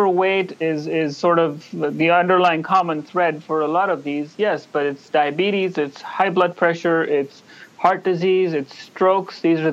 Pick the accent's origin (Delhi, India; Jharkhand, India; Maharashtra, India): Delhi, India; New Delhi; Okay, well, I grew up in New Delhi, India, yep. Not that far from where you are.